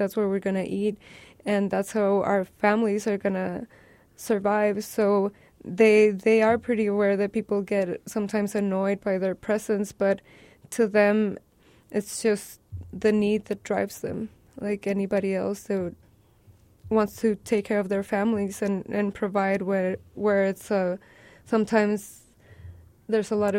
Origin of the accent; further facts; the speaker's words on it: Ciudad Juárez, Chihuahua, Mexico; how I grew up in Juarez and just this border, with this border culture